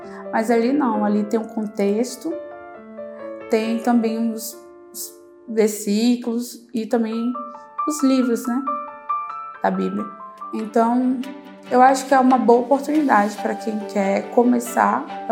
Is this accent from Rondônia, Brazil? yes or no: yes; Porto Velho, Rondônia, Brazil; now in Gama, Brazil; eu sou natural de Rondônia, Porto Velho, e atualmente estou morando no Gama, no Distrito Federal.